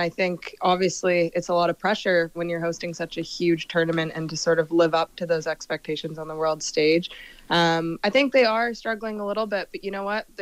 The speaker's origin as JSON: {"language": "English", "country": "Canada", "said": "I think obviously yesterday was, for me as a Canadian, a scary first half anyways."}